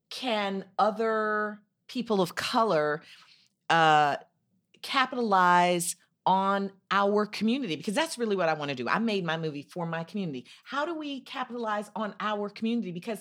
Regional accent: Chicago, Illinois, United States; I'm from Chicago.

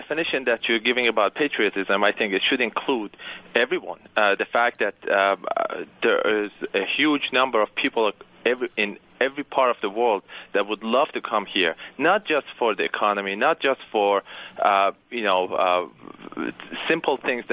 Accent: Iran; I'm from Iran, actually.

